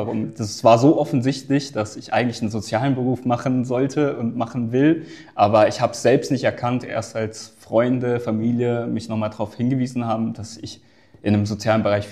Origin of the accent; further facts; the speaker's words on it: Eimeldingen, Baden-Württemberg, Germany; Genau, ich wohne jetzt in Eimelding, in Lörrach geboren und in Eimelding aufgewachsen